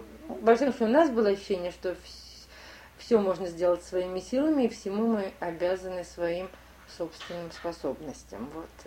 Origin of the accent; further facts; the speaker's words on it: Omsk, Omsk Oblast, Russia; also born or lived in Saint Petersburg / Moscow; В Омске. Я выросла в городе Омске. Я родилась. Да, я родилась в Омске